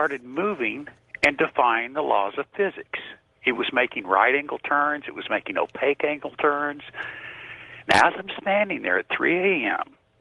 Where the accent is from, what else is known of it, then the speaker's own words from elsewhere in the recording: Tulsa, Oklahoma, United States; I'm from Tulsa.